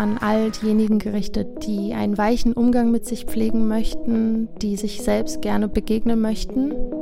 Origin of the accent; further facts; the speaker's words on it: Berlin, Germany; Ich komme aus Berlin